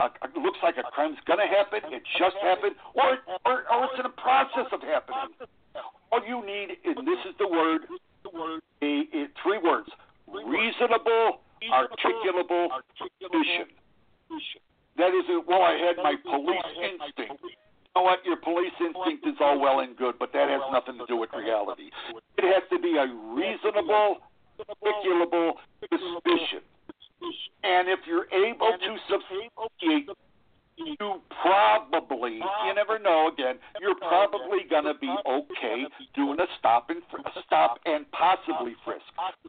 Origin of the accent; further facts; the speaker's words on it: Chicago, Illinois, United States; I grew up in Chicago. I was familiar with minorities.